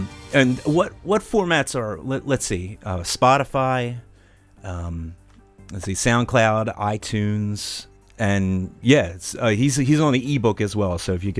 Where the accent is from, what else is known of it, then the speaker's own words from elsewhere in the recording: United States; That's Fahrenheit because I'm American.